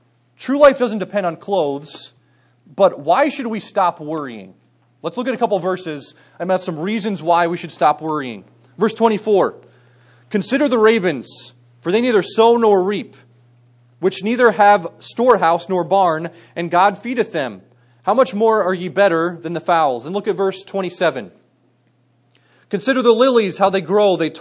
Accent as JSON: {"language": "English", "country": "United States", "tie": "born or raised there", "said": "But growing up near Philadelphia and Camden, New Jersey has kind of made me paranoid as well."}